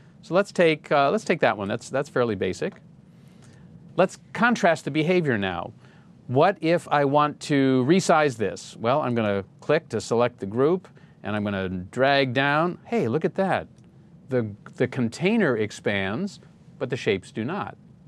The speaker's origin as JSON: {"language": "English", "town": "Boston", "region": "Massachusetts", "country": "United States", "tie": "born or raised there", "said": "And this time it'll be my hometown, Boston."}